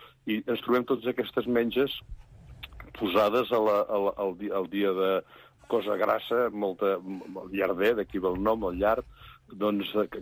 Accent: Vilanova i la Geltrú, Catalonia, Spain; com a totes les cases de Vilanova, soc de Vilanova i la Geltrú

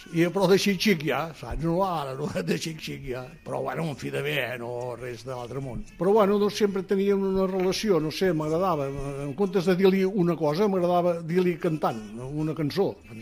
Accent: Súria, Catalonia, Spain; tinc 78 anys, aquest any en faré 79. Sóc de Súria, al Bages.

